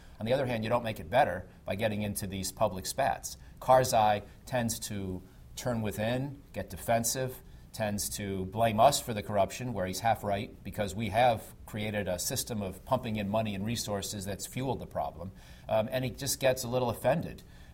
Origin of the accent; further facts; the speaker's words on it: United States; And I realize I'm an American, and it's going to sound like I'm, you know, defending my own country